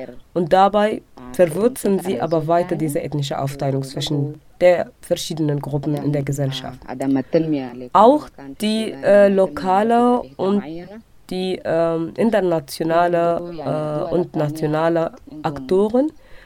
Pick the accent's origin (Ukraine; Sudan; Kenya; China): Sudan; South Kordofan; now in Khartoum, Sudan; Ich bin in Südkordofan aufgewachsen.